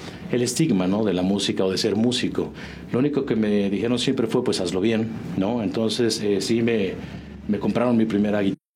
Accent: Mexico City, Mexico; now in San Juan; En el sur de la Ciudad de México siempre viví y hasta hace 2 años y medio que andamos por acá en San Juan.

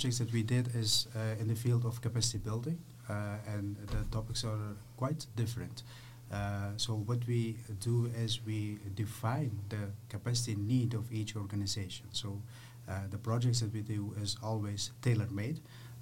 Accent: Afghanistan; English is a second language; now in Netherlands; I am 42 years old. I live in the Netherlands for more than 25 years by now, and I was born in Afghanistan. So I've been raised in Afghanistan, and I came to the Netherlands as a refugee.

